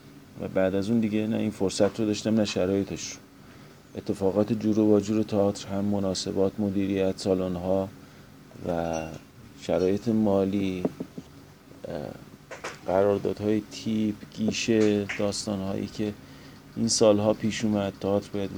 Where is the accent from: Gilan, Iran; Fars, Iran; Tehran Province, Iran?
Gilan, Iran; first language Azerbaijani; من ترکی بلدم، گیلکی هم بلدم، خوب هم بلدم. ترکی زبان، ترکی آذری زبان مادریمه. توی گیلان بزرگ شدم و گیلکی رو از گیلانی ها بهتر بلدم.